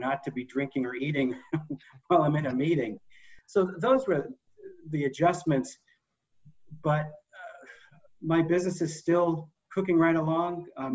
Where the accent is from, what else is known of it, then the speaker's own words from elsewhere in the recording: Framingham, Massachusetts, United States; I grew up in Framingham, went to UMass Amherst, English major, rock drummer.